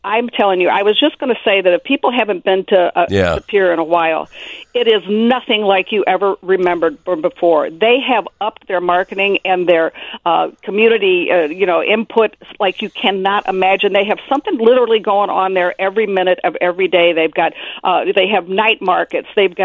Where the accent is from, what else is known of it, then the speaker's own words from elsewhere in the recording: St. Louis, Missouri, United States; I grew up in St. Louis, so I was used to seeing those Clydesdales